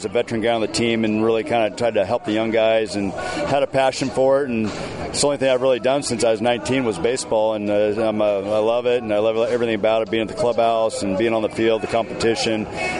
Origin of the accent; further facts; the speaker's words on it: Philadelphia, Pennsylvania, United States; born there; Well, I was born in Philly, so I was a Philly fan myself.